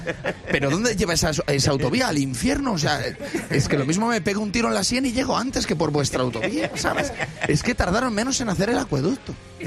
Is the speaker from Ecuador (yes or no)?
no; Valladolid, Castile and León, Spain; now in Madrid, Spain; Mira, yo soy de Valladolid, lo explico. Vivo en Madrid.